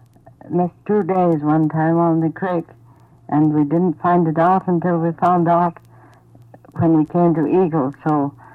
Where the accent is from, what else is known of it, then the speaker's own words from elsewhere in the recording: Sheffield, Yorkshire and the Humber, United Kingdom; now in United States; I've been in Alaska 41 years, the 22nd of June this year, and I come from Sheffield, England, originally, but I'm an American.